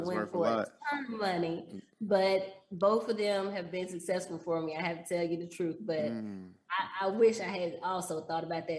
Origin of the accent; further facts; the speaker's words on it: Dallas, Texas, United States; I grew up in Dallas and then went to worked Chicago. In Chicago.